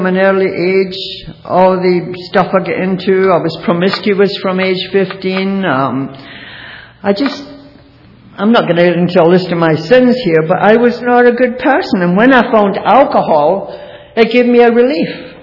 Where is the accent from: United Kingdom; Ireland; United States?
United Kingdom; Glasgow, Scotland; born there; I was born in Glasgow, Scotland. I was born into a good Catholic family, really good moral living family.